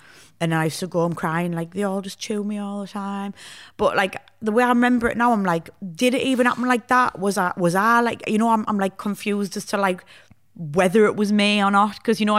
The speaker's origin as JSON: {"language": "English", "town": "Hartlepool", "region": "North East England", "country": "United Kingdom", "also_born_or_lived": "Sheffield", "said": "while I was in Sheffield, because I moved to Sheffield. I'd never even seen a strip club before. Like, I'm from Hartlepool."}